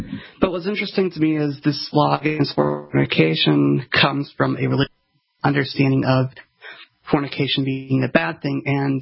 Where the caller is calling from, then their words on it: Utah, United States; So I'm calling in from Utah, and I want to comment on this stuff that you guys are talking about a little bit.